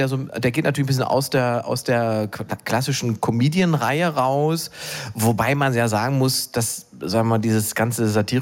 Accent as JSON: {"language": "German", "region": "East Germany", "country": "Germany", "said": "Für mich als Ostdeutsche eine neue Situation."}